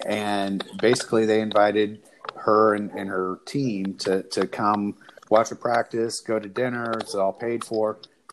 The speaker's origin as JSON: {"language": "English", "region": "Indiana", "country": "United States", "said": "Well, and I am being from Indiana, and not just from Indiana, but the farm my parents live on right now."}